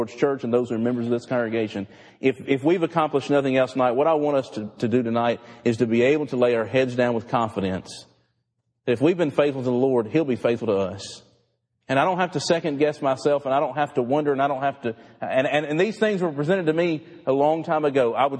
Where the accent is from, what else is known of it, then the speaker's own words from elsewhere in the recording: Mississippi, United States; now in Texas, United States; And some of you have learned that I'm from North Mississippi. And why did you move to Texas?